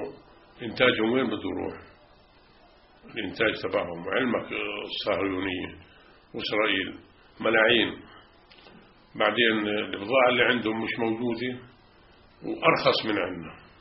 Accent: Palestine; أقول إحنا عنا الفلسطينيين

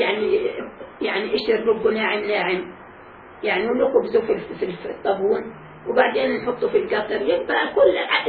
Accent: Palestine; بس في موسم عندنا في فلسطين كلها

